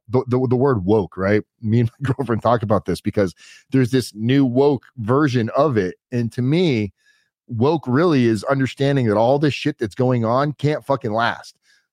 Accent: Florida, United States; I grew up with chemtrails in Florida, seeing them very heavily.

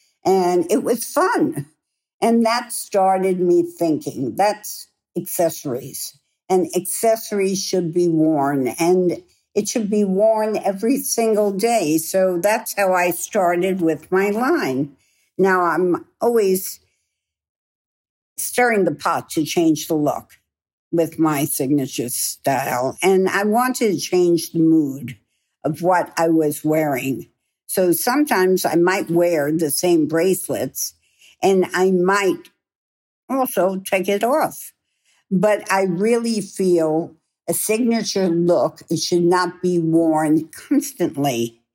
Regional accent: New York City, New York, United States; Now, I'm a New Yorker and many of us in New York a lot of our closets are either all black, certainly.

